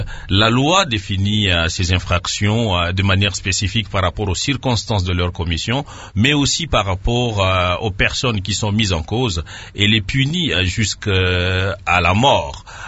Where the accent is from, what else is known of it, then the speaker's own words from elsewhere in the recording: Bunia, Ituri, DR Congo; c'est des cas qui sont arrivés ici chez nous à Bounia et en tout cas dans la partie est de la République démocratique du Congo